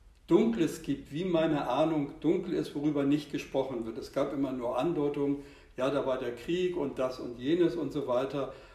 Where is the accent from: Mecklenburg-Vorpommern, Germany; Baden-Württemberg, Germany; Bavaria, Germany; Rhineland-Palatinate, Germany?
Mecklenburg-Vorpommern, Germany; Rerik; ich bin in Rerik-Wustrow aufgewachsen an der Ostsee